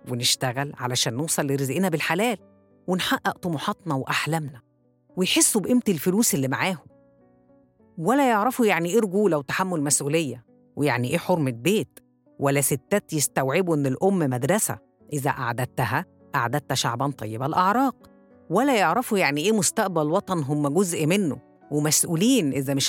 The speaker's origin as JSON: {"language": "Arabic", "country": "Egypt", "said": "مش بس كمصريين، لا ده كمان كشعوب عربية"}